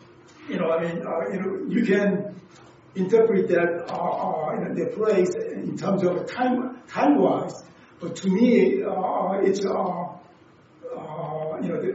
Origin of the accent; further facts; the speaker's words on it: South Korea; I was growing up in South Korea, and then we, all our families, went to Korea Presbyterian church.